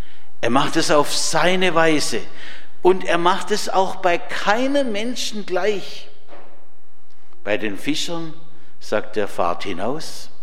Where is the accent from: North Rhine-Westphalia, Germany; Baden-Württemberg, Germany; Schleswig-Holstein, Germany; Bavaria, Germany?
Baden-Württemberg, Germany; In der Gegend, wo ich herstamme, da gab es auch sowas wie die Mooswiese oder das Volksfest. Es hieß eben Wimpfener Talmarkt.